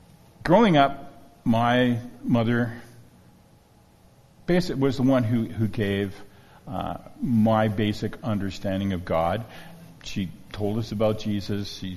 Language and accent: English; Calgary, Alberta, Canada; I was born in Calgary. My grandmother was actually born in Calgary, so I was a third generation Calgarian Albertan. My kids are fourth generation